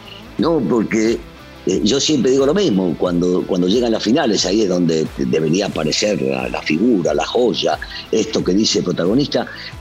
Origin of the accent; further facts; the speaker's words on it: Argentina; Yo soy muy argentino, lo saben en México